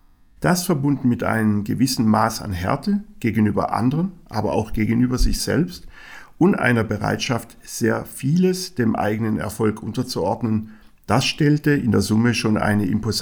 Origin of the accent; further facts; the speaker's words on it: Singen, Baden-Württemberg, Germany; born there; Und ich kenne als gebürtiger Singerner natürlich die Geschichte der Verhandlungen zur kampflosen Übergabe